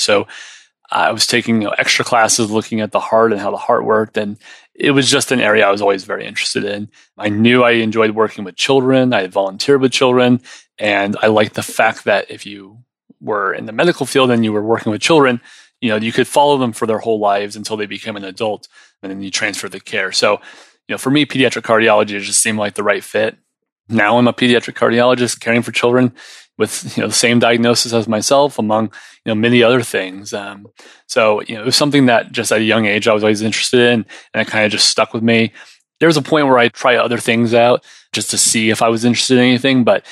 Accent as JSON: {"language": "English", "town": "San Francisco", "region": "California", "country": "United States", "tie": "born there", "said": "shortly after I was born up in San Francisco, it was discovered."}